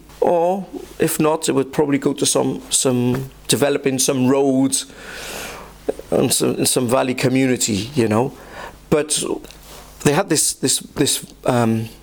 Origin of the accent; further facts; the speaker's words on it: Newport, Wales, United Kingdom; born there; I was born in Newport, in the Pill side of town. Spent most of my life there. My background, my heritage is of Yemeni origin. My mum and my dad, both from the Yemen.